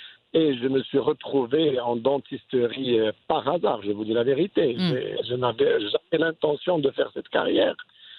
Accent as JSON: {"language": "French", "country": "Côte d’Ivoire", "tie": "born there", "said": "je suis reparti en Côte d'Ivoire parce que c'est mon pays natal. Je suis né en Côte d'Ivoire"}